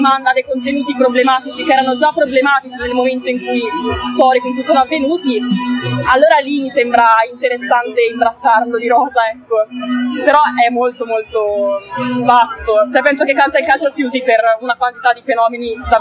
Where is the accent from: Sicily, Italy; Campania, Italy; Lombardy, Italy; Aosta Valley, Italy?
Lombardy, Italy; Milan; io sono cresciuta a Milano